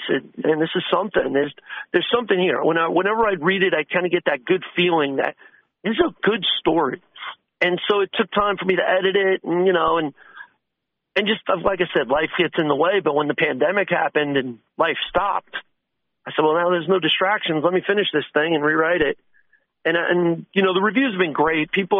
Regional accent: Florida, United States; You know, I grew up in the Brevard County area.

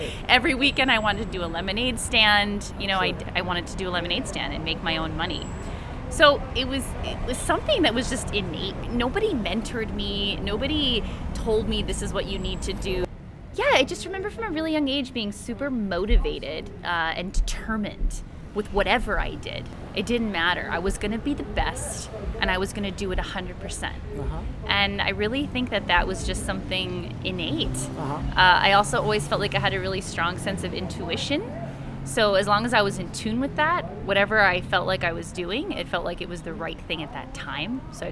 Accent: Iowa City, Iowa, United States; also born or lived in New Jersey; I was born in Iowa on a farm, actually. My family had a farm.

